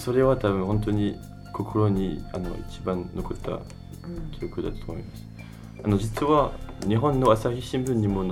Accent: Brittany, France; Japanese is a second language; フランス人でフランスのブルターニュ地方出身です

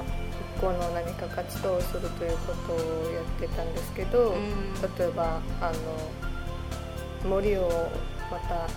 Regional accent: Mongolia; Japanese is a second language; 私留学生としてその地震が起こった時、私はモンゴル出身なので、

